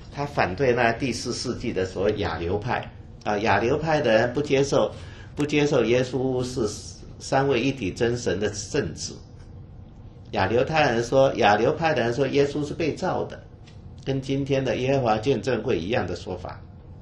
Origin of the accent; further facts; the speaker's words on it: Taichung, Taiwan; 这个我以前在台中长大，台中就是一个真耶稣教会，那牌子打弄得很高的